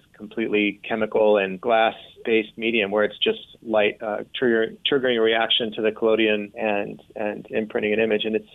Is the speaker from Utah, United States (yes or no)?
yes; Utah, United States; And I grew up here in Utah, you know, getting to know the wilderness through rock climbing mostly.